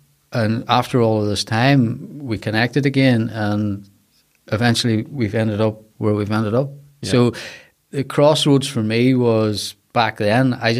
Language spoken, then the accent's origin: English; County Donegal, Ireland; also born or lived in Dublin; I came from a very small village in Donegal, actually. I was born in Dublin, but I grew up in Donegal